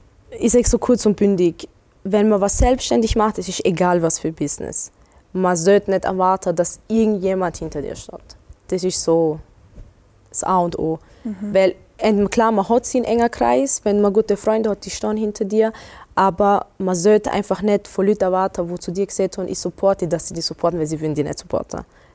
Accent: Morocco; Weil ich habe damals, wo ich jetzt im Urlaub war, habe ich Fotoshooting gehabt in meiner Heimatstadt in Marokko.

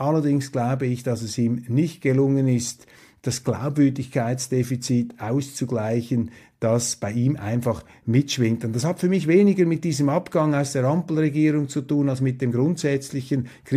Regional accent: Switzerland; das, was für mich als Schweizer in der deutschen Politik oft fehlt

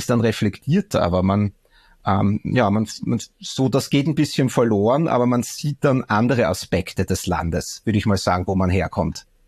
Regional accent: Austria; born there; ich fühle mich natürlich als geborener Österreicher, bin hier ja auch extrem dankbar, hier geboren zu sein, habe auch meinen Lebensmittelpunkt sehr lange in Österreich gehabt. Ich habe ja hier studiert auch

